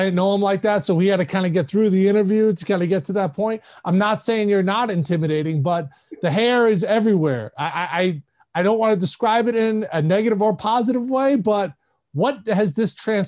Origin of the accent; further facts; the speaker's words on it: Queens, New York, United States; Now that's near and dear to my heart because I grew up in Queens, so I followed those teams.